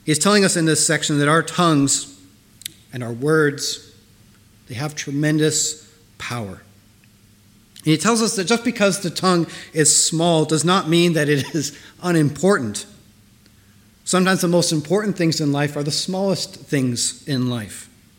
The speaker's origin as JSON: {"language": "English", "country": "United States", "said": "And as an American, I had no idea what that meant. So I had to convert over to ounces"}